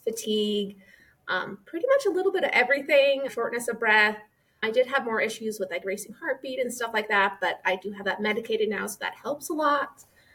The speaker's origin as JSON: {"language": "English", "town": "Dayton", "region": "Ohio", "country": "United States", "said": "I'm from the Dayton, Ohio area."}